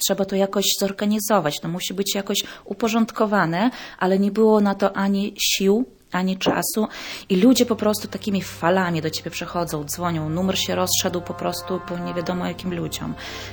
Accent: Bila Tserkva, Kyiv Oblast, Ukraine; Polish is a second language; now in Poland; Pochodzę z miasteczka Białocerkiew, które jest miasteczkiem wojskowym.

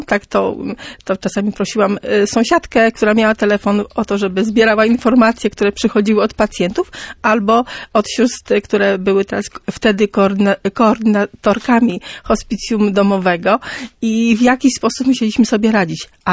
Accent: Lublin, Lublin Voivodeship, Poland; now in Gdańsk, Poland; Przyjechałam z Lublina

